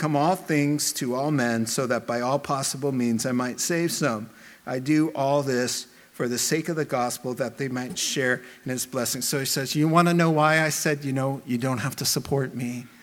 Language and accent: English; New York, United States; suddenly I'm talking to her like this, like I'm from New York, which I am.